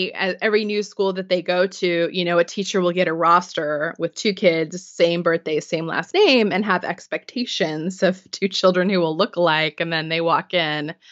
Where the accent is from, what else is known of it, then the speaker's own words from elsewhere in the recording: Missouri, United States; I grew up in Missouri, not far from Ferguson. We had neighborhoods that were predominantly Black, and they were always low income.